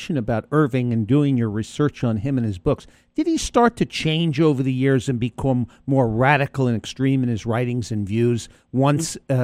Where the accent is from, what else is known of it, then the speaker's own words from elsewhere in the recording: United Kingdom; Well, as a Brit, as an individual who British were victims of Hitler and the Blitz